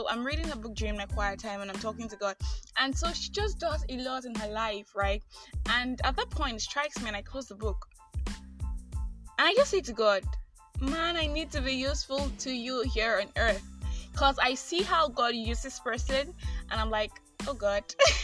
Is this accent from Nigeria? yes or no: yes; Nigeria; I am that Nigerian Christian alcoholic, and welcome to another episode.